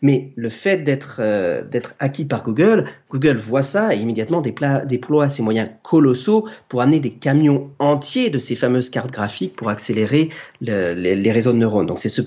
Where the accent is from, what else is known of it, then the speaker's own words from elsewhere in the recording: France; pour moi, en tant que Français